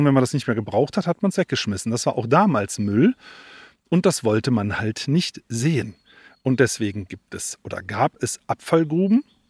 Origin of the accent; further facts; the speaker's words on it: Sinzig, Rhineland-Palatinate, Germany; wir sind beide in Sinzig aufgewachsen, das ist so südlich von Bonn.